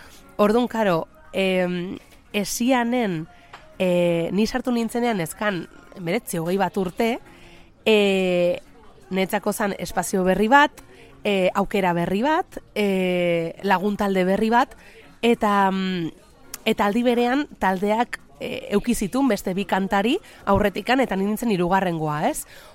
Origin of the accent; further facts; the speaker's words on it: Vitoria-Gasteiz, Basque Country, Spain; also born or lived in Navarre; ni Gasteizarra naiz, Gasteizen jaio nintzen. Egia da, beti esaten dut, akatela odol nasketa moduko bat, ze Nafarroan eman ditut nire bizitzako urte asko, ama ere eta aman ardetik danak Nafarra dia